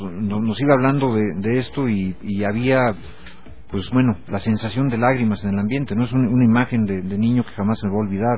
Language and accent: Spanish; Guanajuato, Mexico; Yo soy de Guanajuato, no lo digo en mala onda